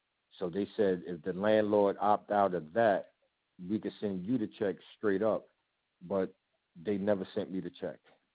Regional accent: New York, United States; moved away as an adult; I'm really from New York, and I had moved out here 2018.

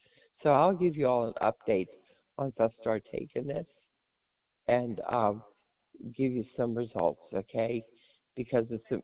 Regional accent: Germany; now in United States; even though I came from Germany.

